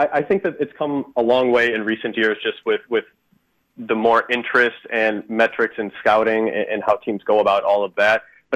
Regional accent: Illinois, United States; I grew up in Illinois, so I'm pretty familiar with cold weather baseball and you know how brutal that can be.

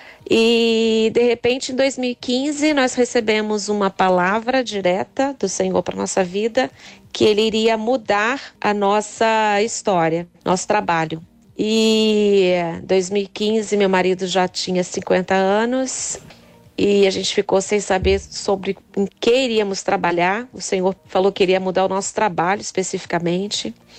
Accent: Brazil; now in Portugal; eu sou brasileira vivendo em Portugal no momento.

